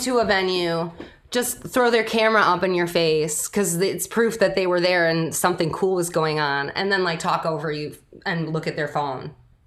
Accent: New York, United States; Yeah, they really like my accent when I travel. They really, really like it.

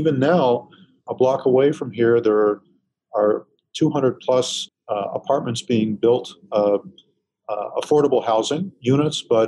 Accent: Manhattan, New York, United States; I grew up in Manhattan, and when somebody started talking about Battery Park City and people living in the Wall Street area, having grown up there, I just said, that's crazy.

